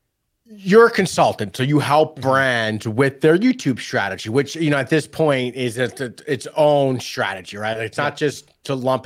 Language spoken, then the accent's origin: English; New York, United States; moved away as an adult; So I grew up in New York, and we had the Z Morning Zoo from Z100. But then I moved to San Diego in the 90s